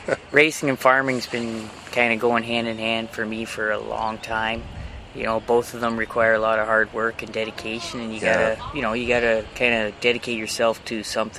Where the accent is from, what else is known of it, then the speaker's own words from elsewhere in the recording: Haldimand, Ontario, Canada; I grew up farming down in Haldimand, so farming's always been in my blood.